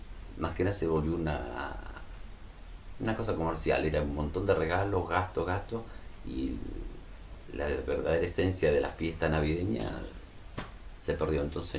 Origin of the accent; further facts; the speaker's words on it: Piedrabuena, Santa Cruz, Argentina; also born or lived in Buenos Aires; No, a Piedrabuena en esa época. En el 57 recién vinimos a Tres Lagos. Pero toda mi familia, mis abuelos, todos eran, o sea, mis abuelos inmigrantes